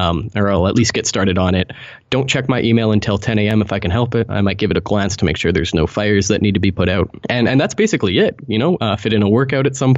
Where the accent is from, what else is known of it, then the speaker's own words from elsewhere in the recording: Canada; But I'm the kind of person, I'm Canadian, you know